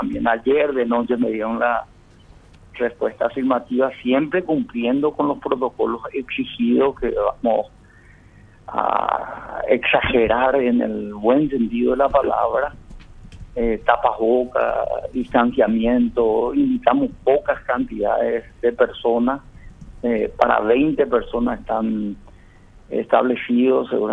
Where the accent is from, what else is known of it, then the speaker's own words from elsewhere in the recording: Paraguay; primero como paraguayo y como colorado también